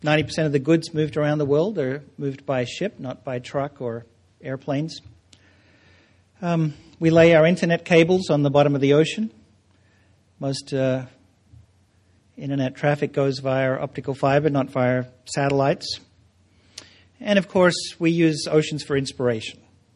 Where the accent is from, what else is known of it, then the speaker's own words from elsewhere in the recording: Australia; from where I sit as a Australian visiting your great country